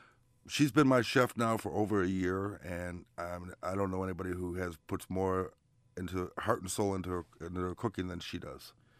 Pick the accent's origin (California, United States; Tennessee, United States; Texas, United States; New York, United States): New York, United States; Buffalo; kind of patterned after the bars of my hometown from Buffalo.